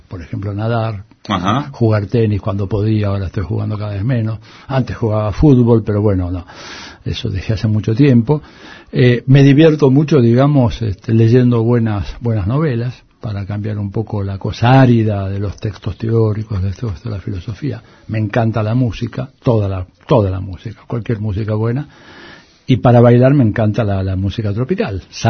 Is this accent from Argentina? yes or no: yes; Buenos Aires, Argentina; Porteño, acá en Caballito, nací acá cerca.